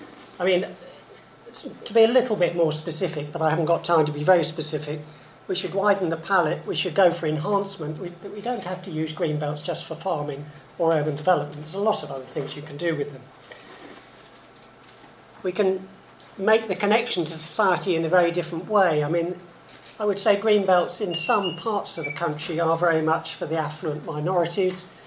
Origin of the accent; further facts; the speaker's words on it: East of England, United Kingdom; I mean, I'm from Suffolk and my relatives are just as passionate about the edge of Bury St Edmunds or the edge of Ipswich